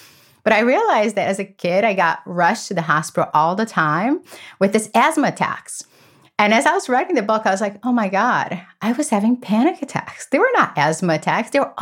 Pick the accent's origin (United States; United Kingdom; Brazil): Brazil; I grew up in Brazil. In a family that chaos is the only thing that we knew.